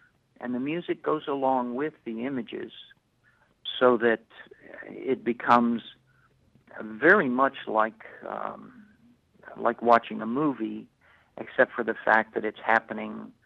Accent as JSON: {"language": "English", "region": "Mexico City", "country": "Mexico", "tie": "born or raised there", "said": "I grew up in Mexico City."}